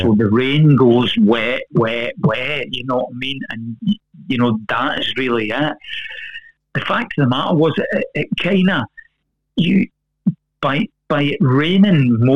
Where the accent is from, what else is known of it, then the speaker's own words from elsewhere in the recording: Glasgow, Scotland, United Kingdom; And the fact that we came from Glasgow, that really bolted on and gave us a real springboard out of there, because Glasgow was an up-and-coming city.